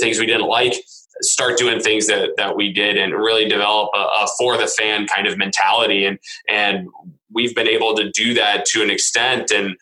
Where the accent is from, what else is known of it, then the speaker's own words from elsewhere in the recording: St. Louis, Missouri, United States; Yeah, so obviously growing up in St. Louis, you're a Cardinals fan through and through.